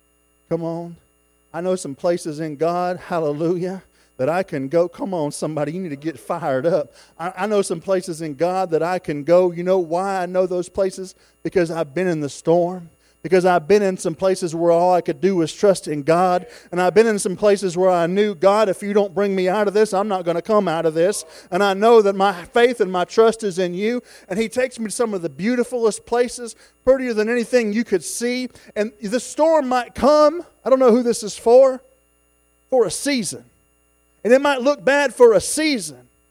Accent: Florida, United States; I was born and raised in Florida.

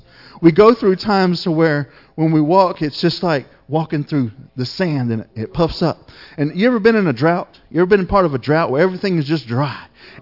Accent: Florida, United States; Because, like I said, I'm from Florida. Our ravens are like that.

